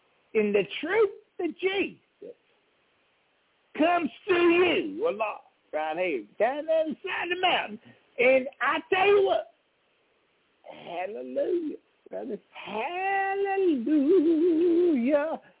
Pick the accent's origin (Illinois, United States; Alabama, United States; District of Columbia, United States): Alabama, United States; I'm from Alabama here, and I've been listening to you, and so has my people right here on the side of the mountain.